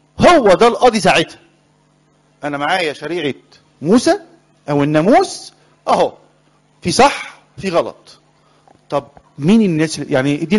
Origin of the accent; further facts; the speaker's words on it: Egypt; انا مسيحي مصري. انا مسيحي مصري جنسيتي مصري